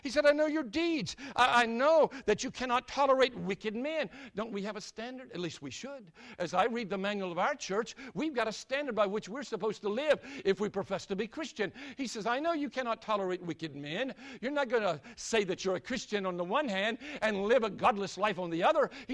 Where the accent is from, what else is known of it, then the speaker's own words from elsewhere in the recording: North Carolina, United States; A church in my home state of North Carolina called and asked if I would be their pastor.